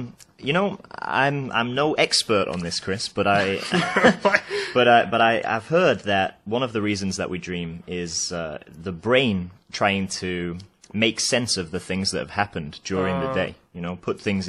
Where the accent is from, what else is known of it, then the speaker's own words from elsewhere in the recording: Manchester, North West England, United Kingdom; I'm from England. My hometown is Manchester